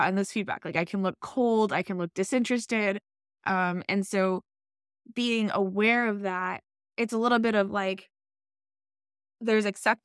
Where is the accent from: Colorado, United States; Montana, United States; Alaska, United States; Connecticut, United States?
Connecticut, United States; now in Georgia, United States; I am in Georgia now, but I'm originally from Connecticut, and it's just the North versus the South.